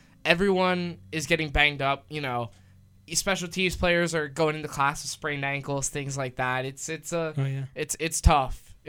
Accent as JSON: {"language": "English", "town": "Spotswood", "region": "New Jersey", "country": "United States", "tie": "born or raised there", "said": "He's from my hometown."}